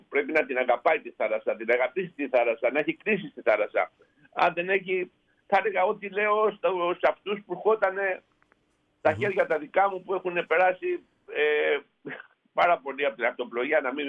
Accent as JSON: {"language": "Greek", "town": "Aigiali", "region": "South Aegean", "country": "Greece", "said": "Από την Αμοργό είμαι, από την Αιγιάδη της Αμοργός."}